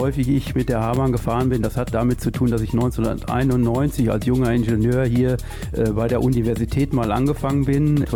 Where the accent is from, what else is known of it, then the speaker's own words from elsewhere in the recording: Waltrop, North Rhine-Westphalia, Germany; ich komme selbst aus Waltrop und dann hier nach Dortmund.